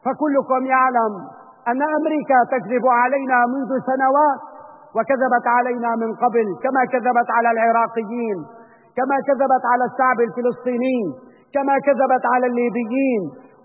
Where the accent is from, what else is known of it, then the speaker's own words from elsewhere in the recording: Syria; ينبغي علينا كسوريين أن نتعاضد مع بعضنا البعض